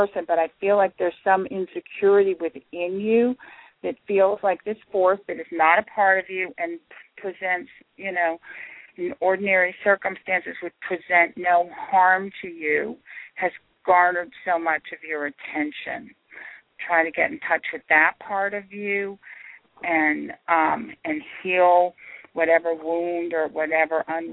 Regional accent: New Jersey, United States; I'm from New Jersey, and it is an interesting state.

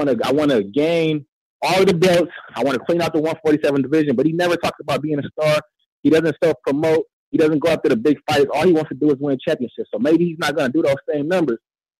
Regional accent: Oakland, California, United States; from East Oakland.

